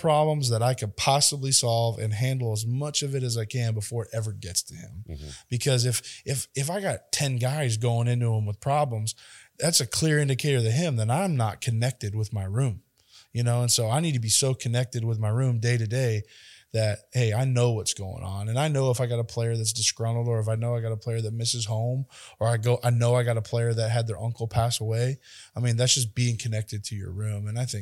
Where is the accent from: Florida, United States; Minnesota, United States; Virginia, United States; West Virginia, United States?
Florida, United States; born there; I was born in Florida.